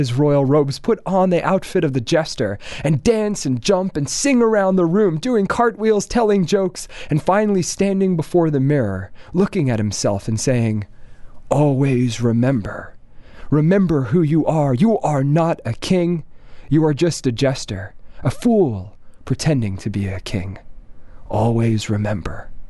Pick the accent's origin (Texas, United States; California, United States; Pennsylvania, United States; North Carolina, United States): Texas, United States; Dallas; I grew up in Dallas at this Jewish school, Solomon Schechter